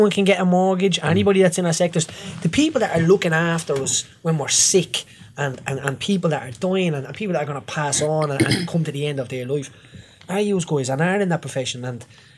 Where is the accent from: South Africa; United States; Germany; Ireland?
Ireland; we have the pound for pound best nurses in the world. I think as Irish citizens are compassionate in any way.